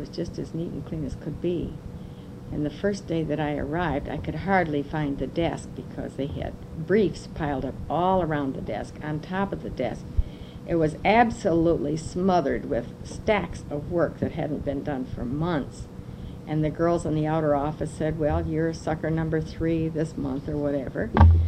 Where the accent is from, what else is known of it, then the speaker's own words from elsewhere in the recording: Plymouth, Michigan, United States; Well, I grew up in Plymouth, Michigan, graduated from Plymouth High School, and from there I went to the Detroit Art Academy in Detroit